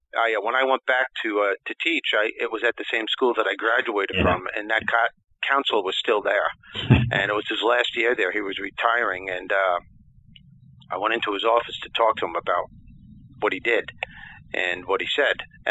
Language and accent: English; New York, United States; also born or lived in Brooklyn; I was born in Brooklyn, New York, and moved out east where I live right now, Long Island, way out east Long Island, and had your regular childhood with a ton of negative labels, though.